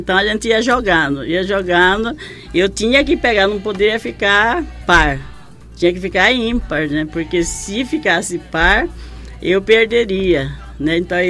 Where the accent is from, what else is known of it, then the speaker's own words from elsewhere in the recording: Porto Calvário, Brazil; Nasci no Porto Calvário. Sou de lá, né? Então, eu nasci lá. Fiquei até uns tempos.